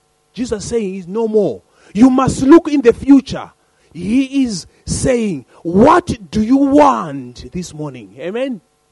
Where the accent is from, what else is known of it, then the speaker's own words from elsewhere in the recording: East of England, United Kingdom; the moment I said I'm from Essex, they said, oh, Essex girls.